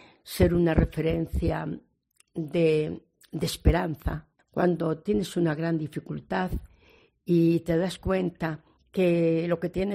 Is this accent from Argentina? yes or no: no; Navarre, Spain; also born or lived in Madrid; soy navarra. Por Zamora dos veces, por Madrid he estado igual 30 años, por Toledo también dos veces